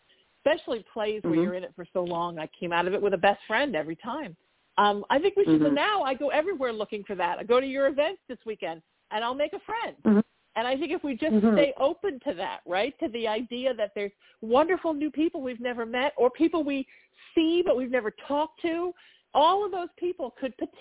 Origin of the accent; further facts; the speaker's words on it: California, United States; I'm so lucky that I grew up in Southern California, but in all honesty, I grew up in Orange County in the 80s